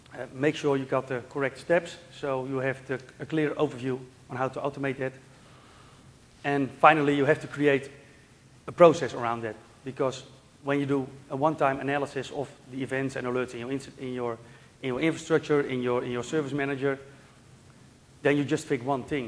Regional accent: Netherlands; I'm from the Netherlands.

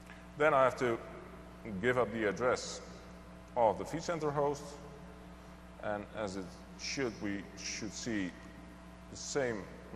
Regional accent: Netherlands; We're from the Dutch. From the Netherlands, we like free.

